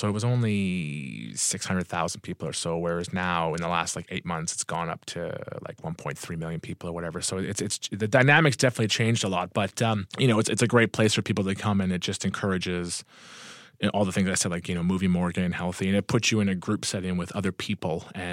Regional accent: Thunder Bay, Ontario, Canada; I'm from Thunder Bay, Ontario, Canada. And my day job, I work as a sales rep in a family business here in town.

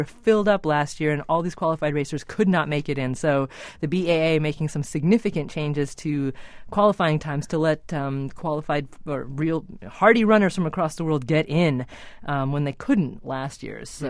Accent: Brookline, Massachusetts, United States; And Brookline, my hometown, come and stay for 2 hours and not at night.

